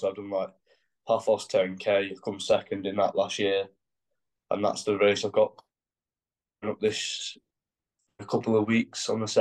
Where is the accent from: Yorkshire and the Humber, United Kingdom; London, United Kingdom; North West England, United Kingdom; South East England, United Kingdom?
North West England, United Kingdom; I'd supported Ironman as a kid before as a volunteer in Bolton, because it's not far from my hometown.